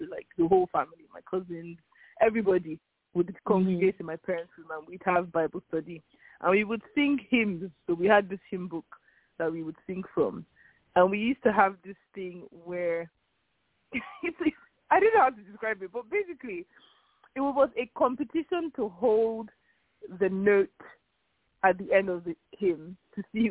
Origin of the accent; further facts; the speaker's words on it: Lagos, Nigeria; We grew up in Nigeria, in Lagos.